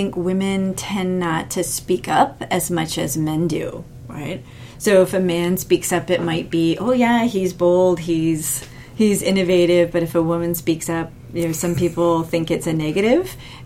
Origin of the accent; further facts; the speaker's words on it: Canada; maybe it's because I'm Canadian. I'm too polite Canadian